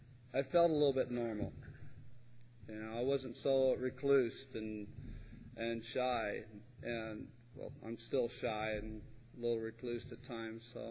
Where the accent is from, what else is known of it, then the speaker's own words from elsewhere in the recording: Kentucky, United States; also born or lived in East Los Angeles; I was born in East L.A. and grew up in Kentucky in a little bitty town. But we had lived in a couple other places.